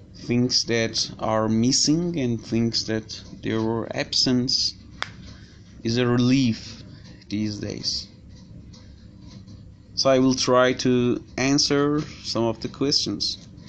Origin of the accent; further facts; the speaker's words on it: Tehran, Tehran Province, Iran; I grew up in Tehran, this big city with a great range of different people